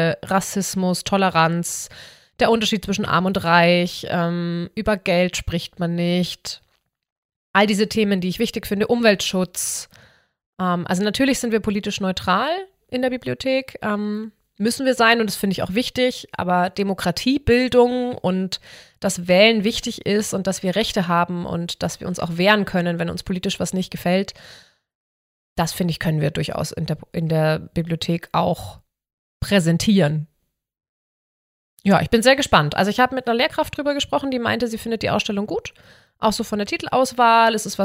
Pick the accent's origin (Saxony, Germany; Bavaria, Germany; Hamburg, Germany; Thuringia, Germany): Bavaria, Germany; bei uns in Bayern